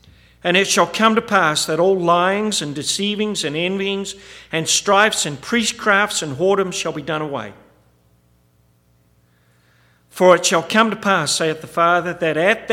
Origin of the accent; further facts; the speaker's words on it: New Zealand; moved away; I remember when I grew up back in New Zealand, when I left there, there was no Saturday and Sunday shopping at all.